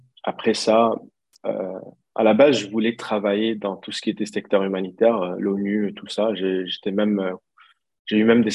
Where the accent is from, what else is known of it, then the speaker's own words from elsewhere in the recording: DR Congo; J'ai dit, je suis indien, mais j'ai vécu au Congo, où j'ai grandi au Congo, où de temps en temps, je dis même, je suis africain ou centrafricain, parce que à la base, on est des Burundis et Rwanda et Tanzanie. Après, je dis, je suis d'origine indienne.